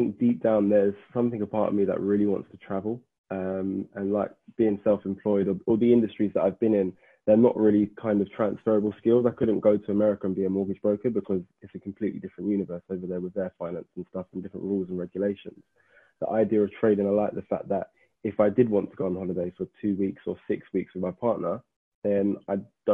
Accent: London, United Kingdom; North London, so I'm based North London, close to Wood Green.

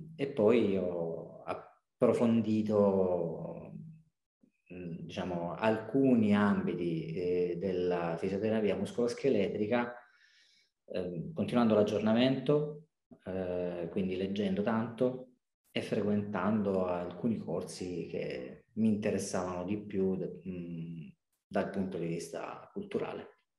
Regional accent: Lecce, Apulia, Italy; che io sono di Lecce, vivo e lavoro in un paese della provincia di Lecce

